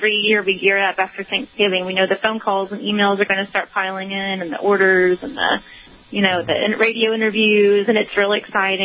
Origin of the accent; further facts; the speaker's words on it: St. Louis, Missouri, United States; Well, I am from St. Louis, and I'm here right now, and it's 8 degrees here.